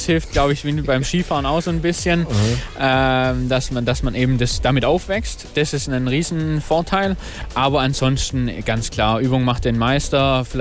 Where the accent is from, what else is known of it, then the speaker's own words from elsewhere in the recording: Köngen, Baden-Württemberg, Germany; Ich bin in Köngen aufgewachsen, wer es kennt, aus Baden-Württemberg.